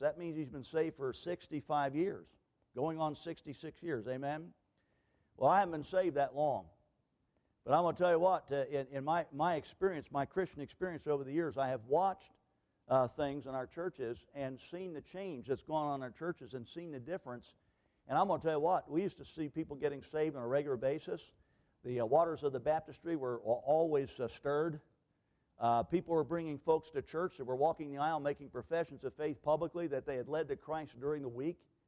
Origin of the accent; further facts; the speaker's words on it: Philadelphia, Pennsylvania, United States; and I'm from Philadelphia. I'm an inner city guy.